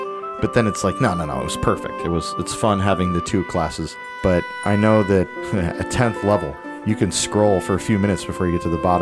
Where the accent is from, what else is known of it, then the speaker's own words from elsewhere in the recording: Phoenix, Arizona, United States; I'm from Phoenix, Arizona.